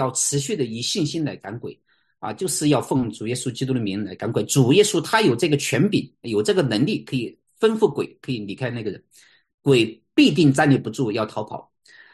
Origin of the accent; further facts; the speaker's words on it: Sichuan, China; accent: Sichuan Mandarin; 我这个方言是不标准的四川普通话